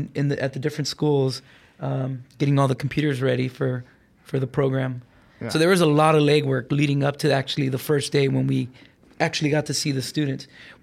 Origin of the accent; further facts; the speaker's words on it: Compton, California, United States; I went to elementary and middle school. I grew up in Compton.